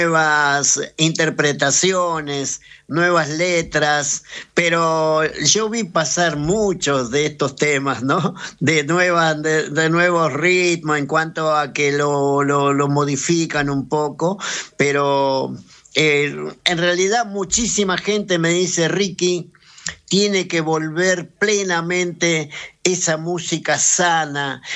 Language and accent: Spanish; northern Argentina, Argentina; Soy uno de los argentinos latinoamericanos que está dando vuelta por el mundo, y realmente yo muy feliz como argentino, principalmente como provinciano, como norteño